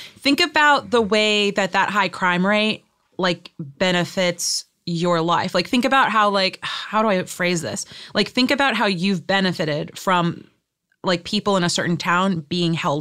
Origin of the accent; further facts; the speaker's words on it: Baltimore, Maryland, United States; I'm actually from Baltimore.